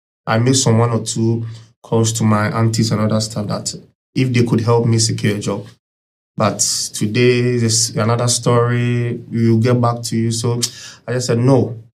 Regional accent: Eastern Region, Ghana; I'm a young entrepreneur in Koforidua. I'm actually from Kweu, Eastern Region Obo.

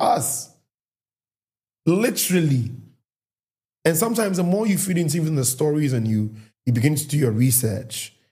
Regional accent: Nigeria; because I was born and bred in Nigeria, so it's the Nigeria fire in me.

